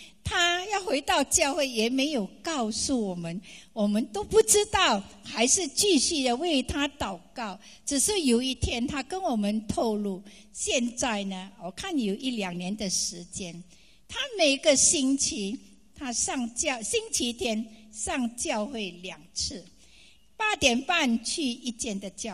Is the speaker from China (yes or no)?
no; Malaysia; now in Australia; 我是从马来西亚来的哈